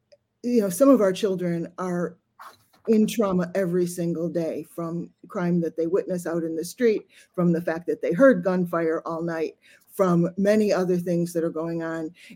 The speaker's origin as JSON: {"language": "English", "town": "Chicago", "region": "Illinois", "country": "United States", "tie": "born or raised there", "said": "I grew up in Chicago at a time when"}